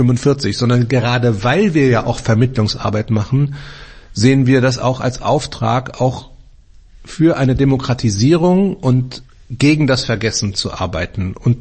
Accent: Germany; now in Austria; gerade als Deutscher auch in Österreich aufpassen

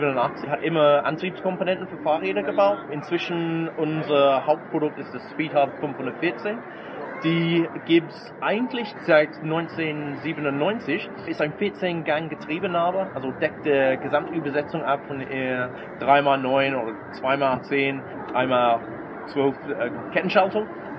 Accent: England, United Kingdom; German is a second language; now in Germany; Ja, also einige von Ihren Zuhörern können bestimmt merken, ich bin kein gebürtiger Deutscher. Ich bin Engländer, wohne in Deutschland schon 25 Jahre jetzt.

